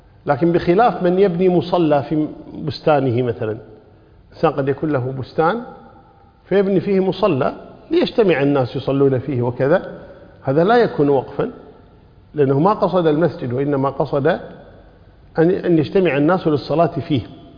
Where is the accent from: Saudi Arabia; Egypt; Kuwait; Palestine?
Kuwait; شوفوا عندنا في الكويت كمثال مثلا